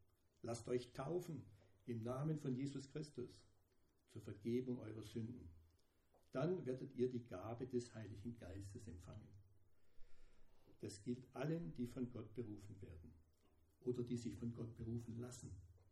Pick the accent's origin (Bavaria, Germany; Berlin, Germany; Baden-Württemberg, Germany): Baden-Württemberg, Germany; Tübingen; Ja, ich bin Schwabe, komme aus Tübingen